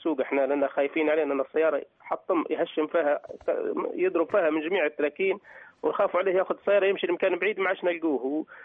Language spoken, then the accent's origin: Arabic; Libya; هنا عندنا في ليبيا هنا.